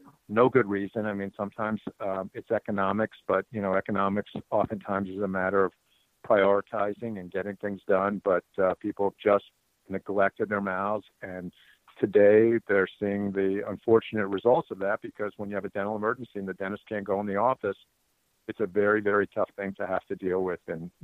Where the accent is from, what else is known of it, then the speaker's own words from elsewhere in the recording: Miami, Florida, United States; Well, I am from Miami, Florida.